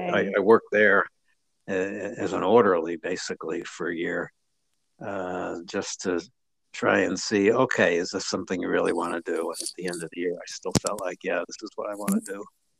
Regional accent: New York, United States; So I was working in Springfield at the time, Springfield, Illinois. I grew up in New York

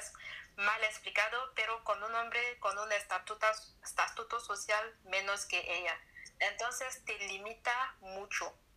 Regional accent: Togo; Quiero hacer política para cambiar la corrupción en mi país. Y olé, la mejor manera de hacerlo es tener el último nivel. Voy a ser primera presidente de Togo en 2045.

